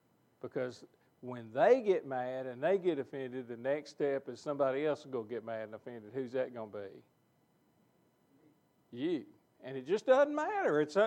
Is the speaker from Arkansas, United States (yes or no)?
yes; Little Rock, Arkansas, United States; I grew up in Little Rock. Don't be talking bad about Little Rock, you know.